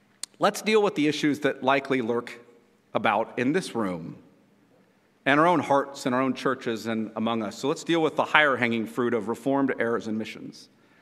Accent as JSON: {"language": "English", "region": "California", "country": "United States", "said": "I drive around Greenville, which is just, as a Californian, you have to understand."}